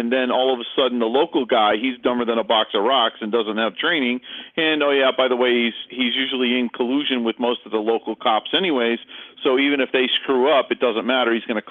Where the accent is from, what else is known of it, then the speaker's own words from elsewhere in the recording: Hartford, Connecticut, United States; Yeah, I'm from Hartford, so.